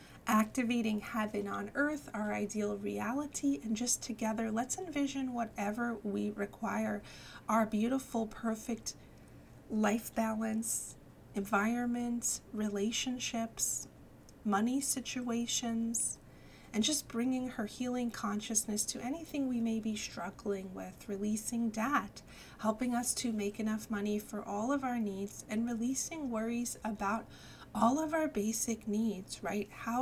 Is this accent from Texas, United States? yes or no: no; New York, United States; I know I can't go back to my original home that I grew up with in New York